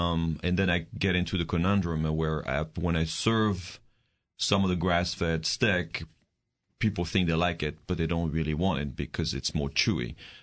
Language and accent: English; Paris, Île-de-France, France; I didn't grow up around farms, so I grew up in Paris, so that's kind of far